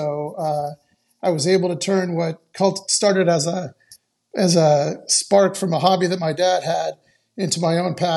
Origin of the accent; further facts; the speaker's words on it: Los Angeles, California, United States; And I grew up here in Los Angeles, and the market opens about 6:30.